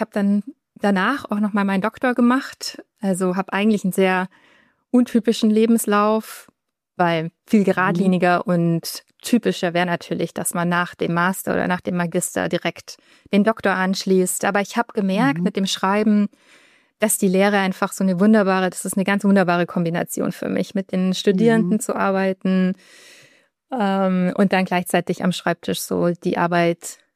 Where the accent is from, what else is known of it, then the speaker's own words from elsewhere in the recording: Germany; ich bin Deutsche, ich bin Germanistin